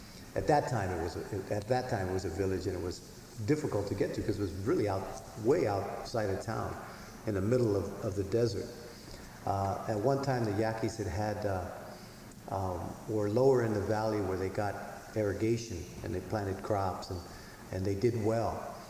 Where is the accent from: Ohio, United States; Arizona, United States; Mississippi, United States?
Arizona, United States; Mesa; And so I grew up in Mesa, Arizona. It's a Mormon community. It's the largest Mormon enclave outside of Salt Lake City.